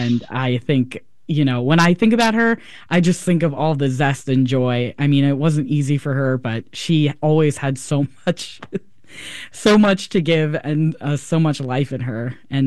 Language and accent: English; East Coast, United States; I'm from the East Coast, and so the trans folks that I was around are, I put them in this list because I was influenced by them directly.